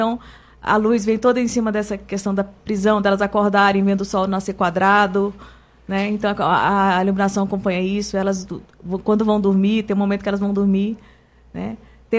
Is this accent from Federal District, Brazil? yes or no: yes; Brasília, Federal District, Brazil; Sou daqui de Brasília mesmo, já faço teatro há bastante tempo aqui.